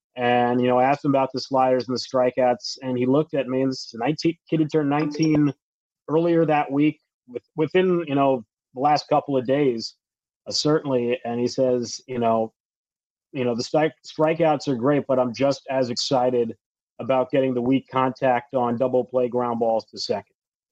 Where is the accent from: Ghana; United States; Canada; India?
United States; New Jersey; coming out of high school in my home state of New Jersey